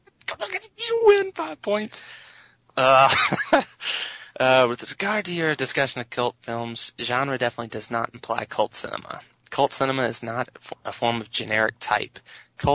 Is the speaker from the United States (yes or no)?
no; Australia; accent: Australian; I wonder if they love my Australian accent.